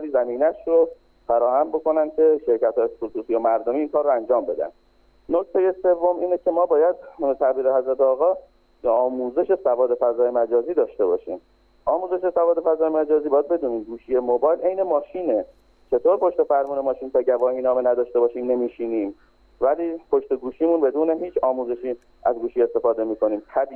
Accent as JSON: {"language": "Persian", "country": "Iran", "said": "یه نفر میاد تو خیابونهای همین ایران و کشور خودمون و شهر خودمون"}